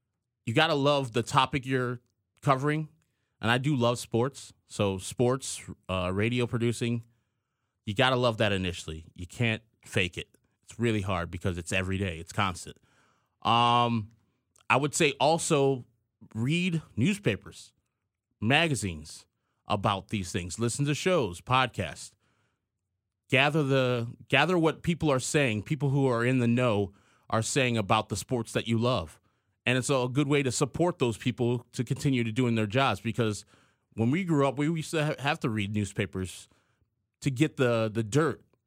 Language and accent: English; Illinois, United States; We grew up here in Illinois with Republicans who I disagreed with, but also I respected.